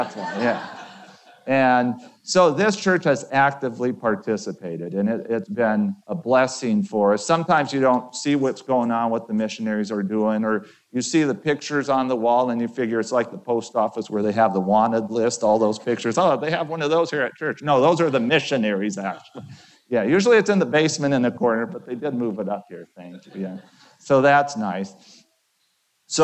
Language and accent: English; Brazil; So yeah, I was born and raised in Brazil as a missionary, pastor kid, missionary kid